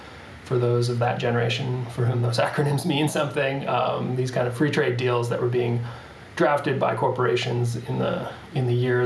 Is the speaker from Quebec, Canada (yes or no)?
yes; Montreal, Quebec, Canada; as someone coming to this from Montreal, I'm based in Montreal. I grew up in Montreal. I've lived my whole life in Montreal.